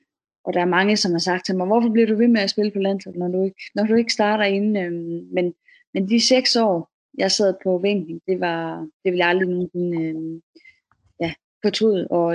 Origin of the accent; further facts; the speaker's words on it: Jutland, Denmark; hov, jeg kommer fra Jylland af, jeg har aldrig nogensinde selv taget tog eller en bus.